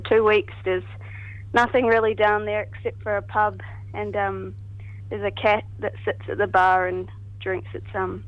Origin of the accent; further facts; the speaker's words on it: Arrowtown, Otago, New Zealand; now in Auckland, New Zealand; Yeah, I grew up in Arrowtown, and I started writing this album the day that I moved from Arrowtown to Auckland